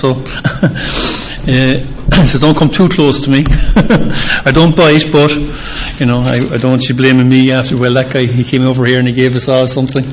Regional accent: Cork, Munster, Ireland; born there; Essentially, I was born in Cork in Southern Ireland. Now, I had a large family. I have 9 brothers. I have 3 sisters.

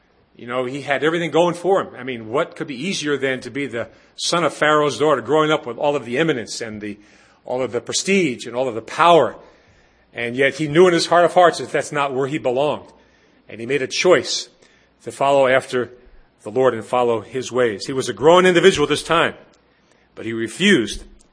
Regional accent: Yonkers, New York, United States; this young boy growing up in Yonkers, New York.

